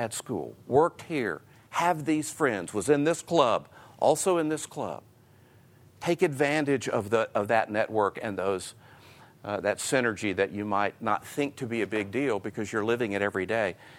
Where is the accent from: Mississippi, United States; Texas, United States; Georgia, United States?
Texas, United States; Houston; I'm a Houston guy. I was born in Houston, 1952. Do the math. I'm 61